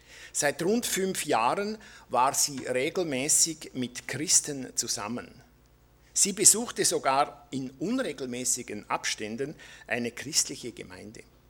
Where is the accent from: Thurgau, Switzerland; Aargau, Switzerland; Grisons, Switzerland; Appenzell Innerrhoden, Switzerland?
Appenzell Innerrhoden, Switzerland; Appenzell; Ich komme aus Appenzell mit meiner Frau zusammen, Brigitte.